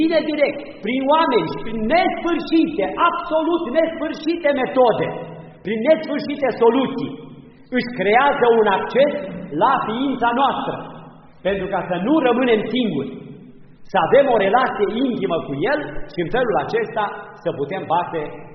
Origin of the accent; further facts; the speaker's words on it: Romania; E român, e, noi suntem români și cu asta basta.